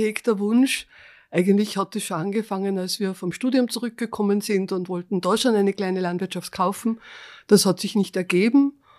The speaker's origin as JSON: {"language": "German", "town": "Perg", "region": "Upper Austria", "country": "Austria", "said": "Wir sind aus der Region, aber nicht aus Windhag. Wir kommen aus Perg, das ist 10 Kilometer weg"}